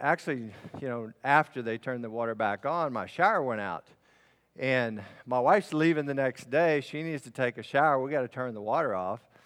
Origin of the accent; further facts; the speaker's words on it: Lubbock, Texas, United States; I'm from Lubbock, Red Raiders. Any Red Raiders out there?